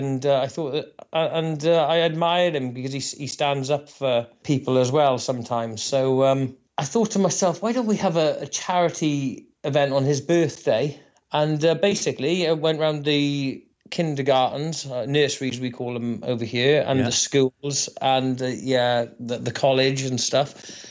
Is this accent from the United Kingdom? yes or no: yes; Haverfordwest, Wales, United Kingdom; And I'd only just recently learned that Christian Bale was from my hometown, from Haverford West.